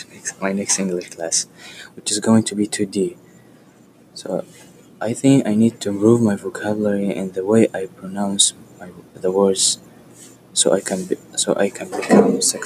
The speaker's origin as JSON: {"language": "English", "country": "Eritrea", "also_born_or_lived": "Kuwait", "said": "I am Eritrean and I was born in Kuwait. I speak Arabic in my home country."}